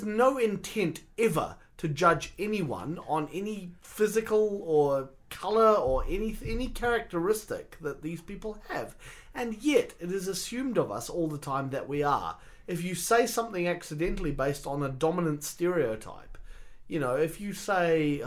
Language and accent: English; New Zealand; I'm a Kiwi. We can't do anything but talk fast.